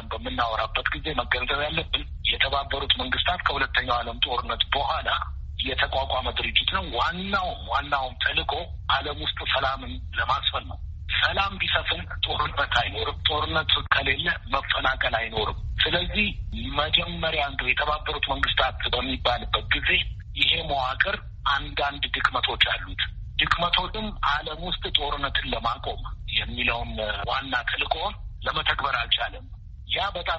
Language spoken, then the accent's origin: Amharic; Addis Ababa, Ethiopia; ያደኩት እዚሁ አዲስ አበባ ነው።